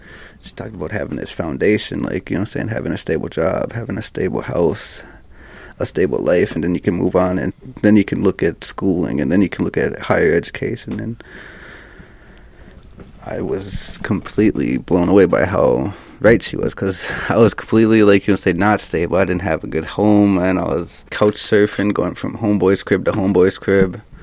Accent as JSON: {"language": "English", "town": "Fond du Lac", "region": "Minnesota", "country": "United States", "said": "I'm from Fond du Lac. Fond du Lac is where I'm from."}